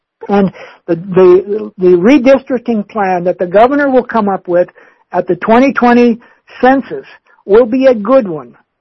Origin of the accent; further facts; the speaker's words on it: College Park, Maryland, United States; I as a long term Prince George's resident, and I grew up here in College Park